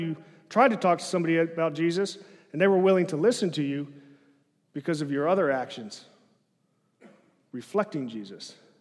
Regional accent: Arkansas, United States; But we're in the Bible Belt, and I'm from Arkansas, so we're in the belt buckle.

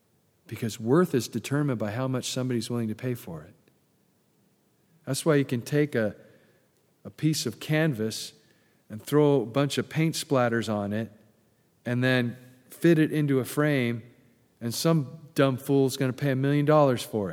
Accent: California, United States; now in Memphis, United States; I'm from Southern California. I mean, that's weird in and of itself, right? And here I am in Memphis

